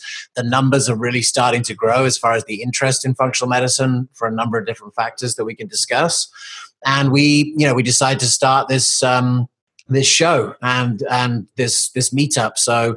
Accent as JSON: {"language": "English", "country": "South Africa", "tie": "born or raised there", "also_born_or_lived": "United Kingdom", "moved": "yes", "lives_now": "United States", "said": "I grew up on three different continents in America, UK, and I was born in America. I grew up in South Africa and England."}